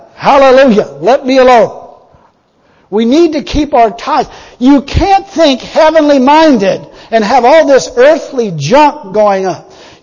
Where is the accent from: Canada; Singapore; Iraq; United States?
United States; I never lived in Ireland in my life. If physically, I've lived in America. That's where I am. I'm an American. I ain't an Irishman.